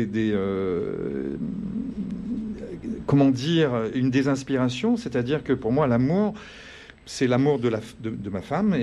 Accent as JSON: {"language": "French", "region": "Réunion", "country": "France", "said": "Il y a quelque chose de très contradictoire chez nous à La Réunion, chez le créole."}